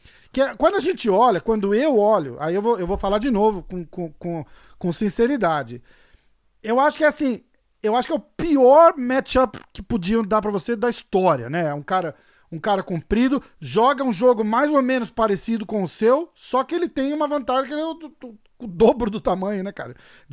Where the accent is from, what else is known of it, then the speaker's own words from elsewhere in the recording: Brazil; Eu sou brasileiro, porra.